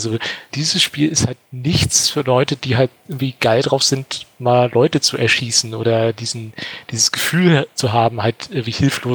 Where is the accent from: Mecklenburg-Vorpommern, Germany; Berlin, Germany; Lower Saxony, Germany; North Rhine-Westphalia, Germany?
Mecklenburg-Vorpommern, Germany; Rostock; wir sind damals auch tatsächlich da beim Sinister bei uns in Rostock im Kino war halt ein Internetcafé